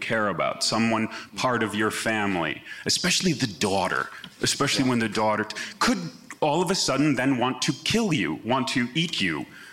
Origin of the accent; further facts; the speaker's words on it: Chicago, Illinois, United States; the neighborhood I grew up in Chicago on Saturday afternoons used to have triple feature horror movies at certain theaters.